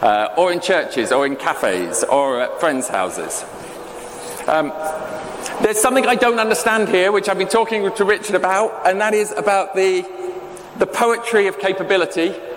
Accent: Bristol, South West England, United Kingdom; I'm from Bristol, UK.

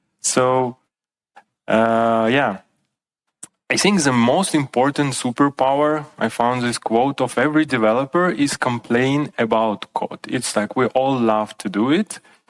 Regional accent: Ukraine; now in Vienna, Austria; I'm originally from Ukraine, but currently living in beautiful city Vienna in Austria.

